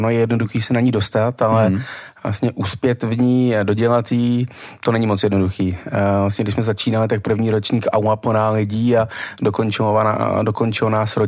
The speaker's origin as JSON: {"language": "Czech", "town": "Český Brod", "region": "Central Bohemian Region", "country": "Czechia", "tie": "born or raised there", "also_born_or_lived": "Prague", "said": "strávil vlastně až do studování vysoké školy a pak jsem se přestěhoval do Prahy. Takže vlastně jsem narozený v Praze, ale celou dobu jsem bydlel a žil v Českém Brodě. Takže když jsem potřeboval, tak jsem ukázal narozen v Praze, ale když jsem potřeboval zase jinak, takže spíš středočech."}